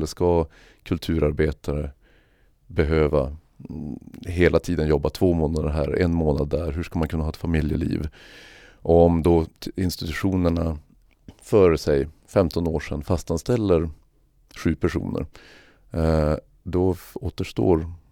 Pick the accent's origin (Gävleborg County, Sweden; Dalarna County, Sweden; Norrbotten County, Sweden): Norrbotten County, Sweden; Jag är ju född och uppvuxen i Norrbotten